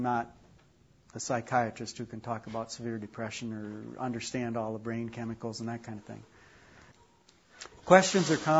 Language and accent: English; Minnesota, United States; accent: Northern; also born or lived in Michigan; This is a word I never heard up till I'm from the North. Maybe you can tell by my accent. From Minnesota, and I lived in Michigan for a while.